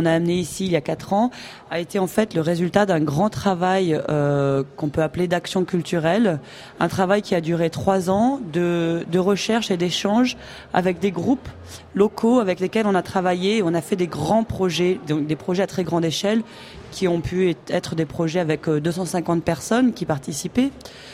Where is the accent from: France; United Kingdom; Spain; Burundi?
United Kingdom; Wales; French is a second language; Donc, on est au Pays de Galles parce qu'on vient du Pays de Galles. On est né au Pays de Galles. C'est là qu'on habite